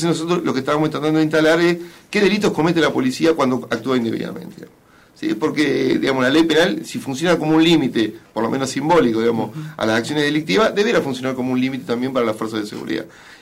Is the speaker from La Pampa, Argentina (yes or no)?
yes; La Pampa, Argentina; yo soy de La Pampa